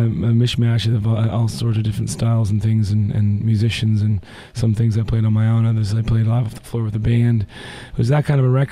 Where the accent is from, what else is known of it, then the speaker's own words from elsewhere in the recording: Nova Scotia, Canada; Well, probably my hometown, because this is killer surf in Nova Scotia.